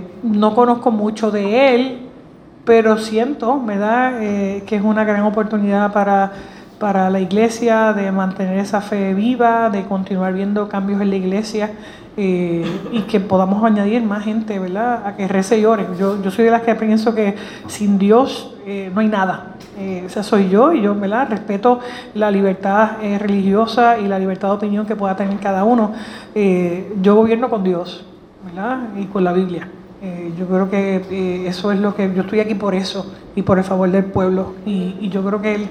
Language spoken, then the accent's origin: Spanish; Puerto Rico; Yo creo que como puertorriqueños tenemos que estar bien contentos